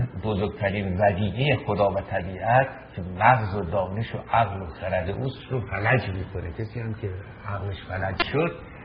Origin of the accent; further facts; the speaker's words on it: Iran; این زبان پارسی دری که من به شما امروز سرمون بالا میگیریم و این ما ایرانی هستیم